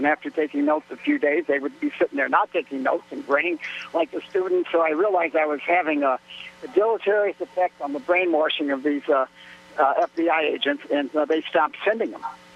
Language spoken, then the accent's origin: English; Chicago, Illinois, United States; also born or lived in Los Angeles; now in Sonoma County, United States; No, I grew up in Chicago, basically spent most of my young adult life in Venice Beach, Southern California, with trips for a year or two back and forth to D.C. as an activist.